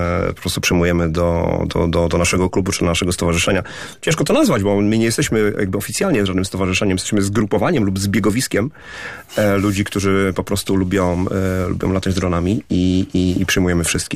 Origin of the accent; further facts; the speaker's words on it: Poznań, Greater Poland Voivodeship, Poland; jesteśmy z Poznania, więc nasza nazwa jest bardzo poznańska.